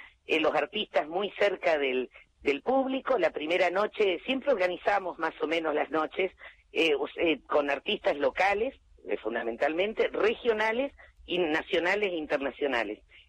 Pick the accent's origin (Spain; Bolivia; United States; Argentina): Argentina; Corrientes; yo soy correntina